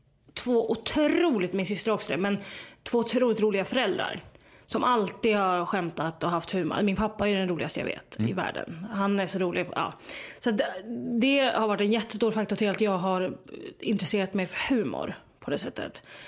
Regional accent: Västerås, Västmanland County, Sweden; Men typ i Västerås, där jag är ifrån, då berättar man ju om sig själv då som person mer.

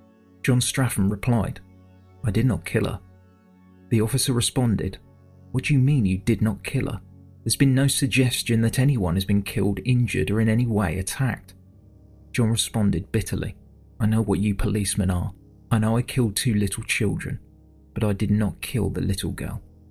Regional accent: South East England, United Kingdom; now in Winchester, United Kingdom; I told her I came from Hampshire and told her I lived in Winchester.

